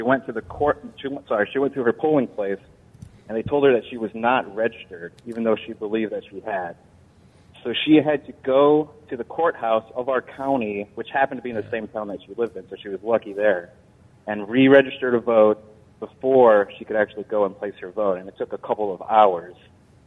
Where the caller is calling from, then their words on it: Texas, United States; So I live in Texas, but my family's from Illinois.